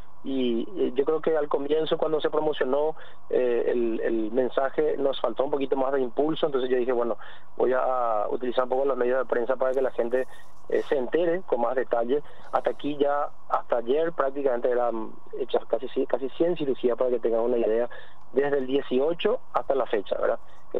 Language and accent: Spanish; Paraguay; todos somos paraguayos